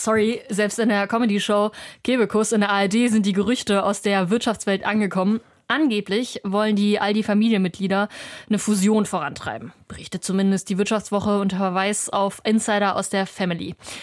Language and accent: German; Essen, North Rhine-Westphalia, Germany; aus Essen, also aus der nördlichen Hemisphäre.